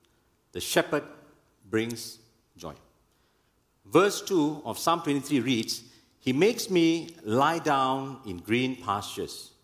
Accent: Kuala Lumpur, Malaysia; Growing up in Sentul, Pasar Dalam, that's where I grew up in.

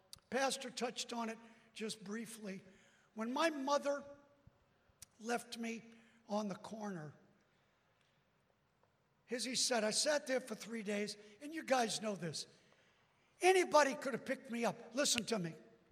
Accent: New York City, New York, United States; I'm from New York City. I'm just passing through.

